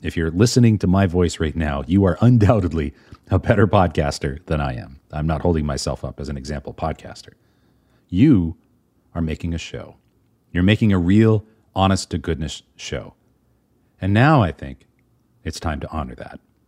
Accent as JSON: {"language": "English", "town": "Boston", "region": "Massachusetts", "country": "United States", "tie": "born or raised there", "said": "WBZ here in my hometown of Boston"}